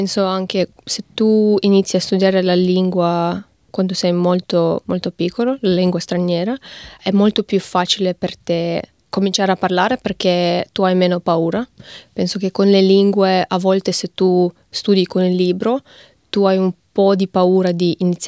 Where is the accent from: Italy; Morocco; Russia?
Russia; Italian is a second language; also born or lived in Ukraine; praticamente sono cresciuta in Russia, quindi tutto che ho studiato lì era in russo, e praticamente la mia personalità è formata lì, però ogni estate comunque tornavo in Ucraina e sempre stavo in contatto stretto con la mia famiglia ucraina